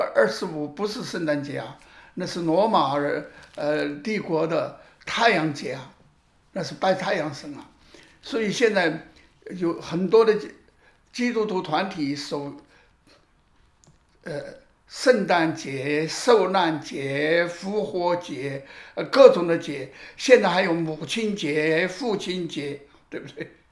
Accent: China

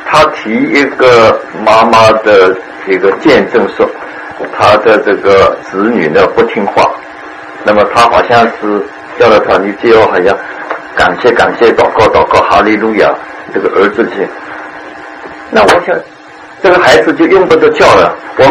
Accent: China; 那就是把这么些搬进来，我们中国人很容易接受的了

